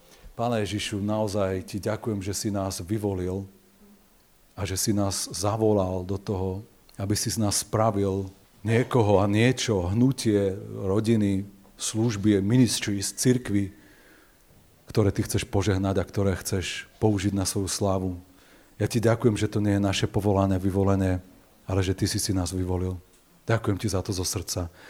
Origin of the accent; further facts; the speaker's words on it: Važec, Prešov Region, Slovakia; jak išla u nás vo Vašci, ženy nosili také zelené, také obrovské noše zaviazané do zelenej